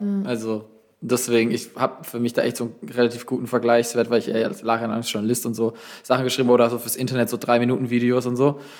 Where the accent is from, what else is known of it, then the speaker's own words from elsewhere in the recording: Baden-Württemberg, Germany; ich komme aus einer Fasnachtshochburg aus dem Schwarzwald